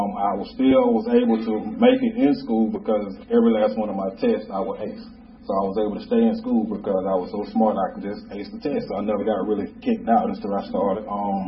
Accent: Scottdale, Georgia, United States; I was born right here in Atlanta, Georgia, at Greater Memorial Hospital, and I grew up actually like 15 minutes away from here, a little city called Scottsdale, Georgia.

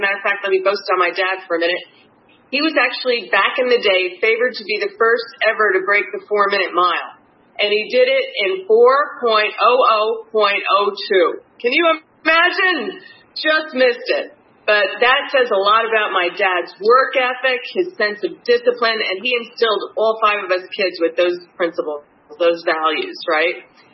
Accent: New Jersey, United States; And I'm sure you can tell from my accent, I'm not a native Floridian. I'm from the great state of New Jersey. Woo! And I grew up in a big Irish Catholic family.

